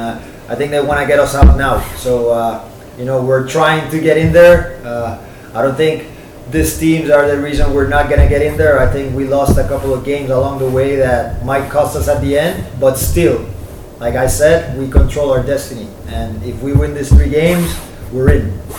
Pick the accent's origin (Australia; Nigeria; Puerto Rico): Puerto Rico; back in my hometown in Puerto Rico.